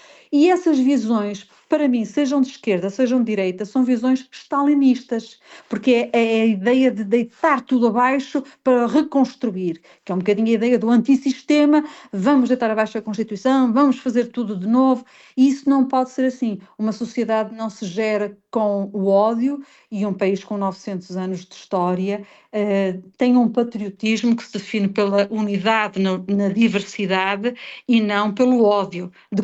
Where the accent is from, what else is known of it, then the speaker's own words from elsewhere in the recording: Portugal; nós agradecíamos todos, enquanto portugueses democratas e democráticos